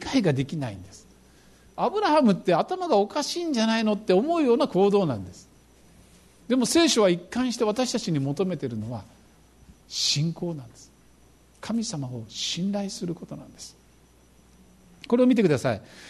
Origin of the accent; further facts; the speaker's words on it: Kyushu, Japan; born there; also born or lived in Kobe / Shikoku; 九州で生まれて、